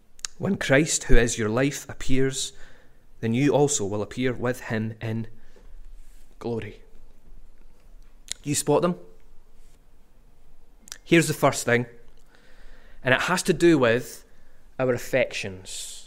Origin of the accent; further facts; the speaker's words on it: Scotland, United Kingdom; As proud as I might be that I'm from Scotland, my home is not Scotland.